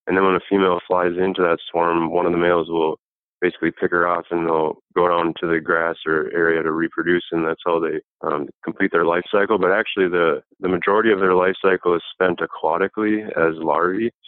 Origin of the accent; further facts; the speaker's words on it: Minnesota, United States; even though I had a lot of experience with mosquitoes growing up in Minnesota.